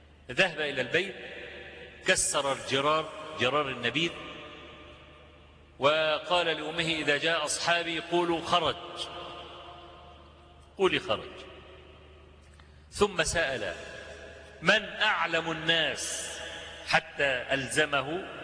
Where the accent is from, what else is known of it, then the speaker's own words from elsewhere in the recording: Egypt; والشارع ده قديما كان معروف بأنه شارع الراقصات والحانات والكلام ده